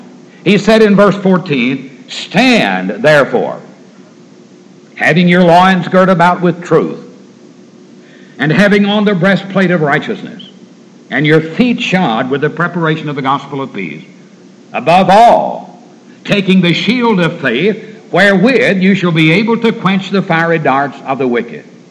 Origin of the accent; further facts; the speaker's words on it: Portland, Tennessee, United States; in my hometown, and I grew up in Portland, Tennessee.